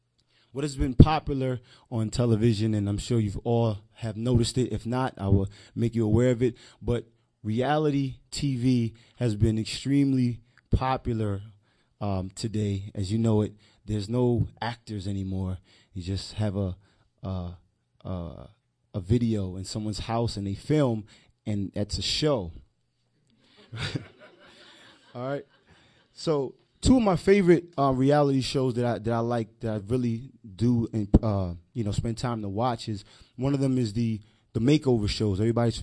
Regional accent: New York City, New York, United States; first language Spanish; English is a second language; first say I'm originally from the Bronx, New York, Yankees. By way of Latin America, my mother's from Colombia and my father's from Cuba, hence

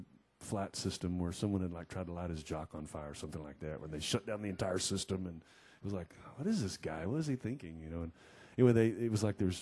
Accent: Pacific Northwest, United States; You know we're from the Northwest because we have mold growing on our bodies.

